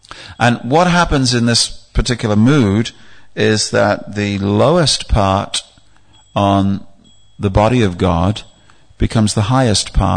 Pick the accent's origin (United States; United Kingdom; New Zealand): United Kingdom; England; And so it's very strange for those of us who come from a Western background. We're English